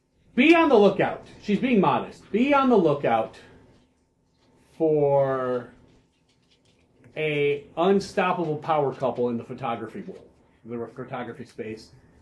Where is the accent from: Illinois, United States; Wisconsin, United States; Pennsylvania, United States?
Illinois, United States; Chicago; I am from Chicago.